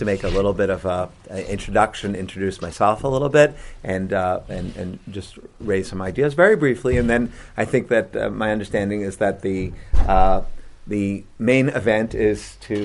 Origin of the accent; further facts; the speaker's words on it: Bronx, New York, United States; now in Jerusalem, Israel; My background is a New York Jew. I grew up in the Bronx in Riverdale. Went to SAR Ramaz. Studied in Israel for 2 years at BMT and in Gush.